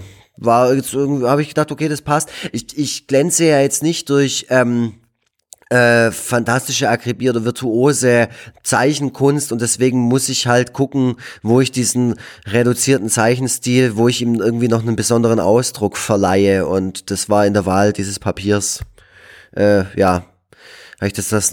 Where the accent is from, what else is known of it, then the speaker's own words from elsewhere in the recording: Baden-Württemberg, Germany; now in Stuttgart, Germany; Ursprünglich komme ich aber aus dem Nordschwarzwald und war auch schon zwischenzeitlich in anderen Städten gelebt, aber seit 5 Jahren bin ich jetzt in Stuttgart, Bad Cannstatt.